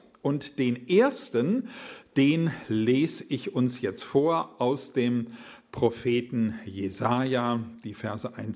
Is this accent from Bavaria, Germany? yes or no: no; North Rhine-Westphalia, Germany; Ich bin geboren und aufgewachsen im Ruhrgebiet.